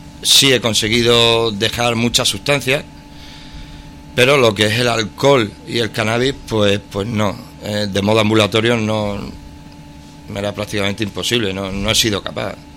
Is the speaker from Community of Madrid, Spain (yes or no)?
no; Barcelona, Catalonia, Spain; born there; now in Miajadas, Spain; tengo 35 años, nací en Barcelona, pero ahora estaba viviendo en Miajada.